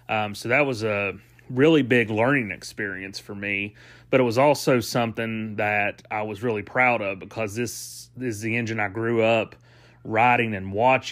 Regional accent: West Virginia, United States; We found out that we would be going to Williamson, West Virginia, which is my home state.

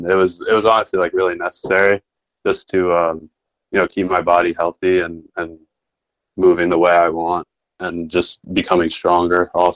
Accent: Long Island, New York, United States; He's from Louisiana and I'm from Long Island, so I don't really get to see a lot of Southerners.

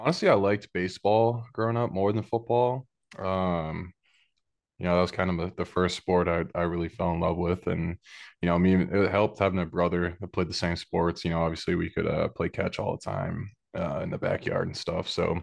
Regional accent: Charlton, Massachusetts, United States; Yeah, so I'm from Charlton, Massachusetts, originally, and grew up playing baseball and football

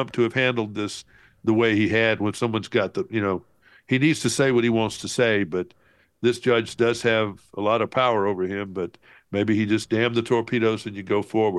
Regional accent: Montgomery, Alabama, United States; In my hometown of Montgomery

